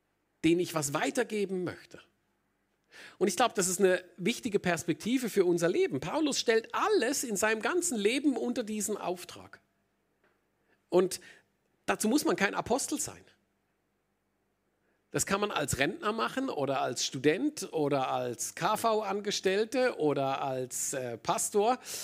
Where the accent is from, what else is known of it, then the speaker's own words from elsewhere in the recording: Switzerland; für uns als Schweizer